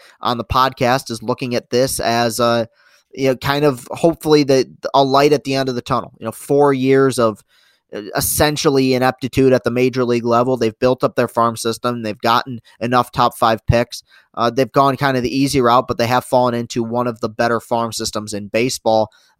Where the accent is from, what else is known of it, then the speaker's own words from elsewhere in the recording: Michigan, United States; Lansing, Michigan, capital city of my home state, Michigan.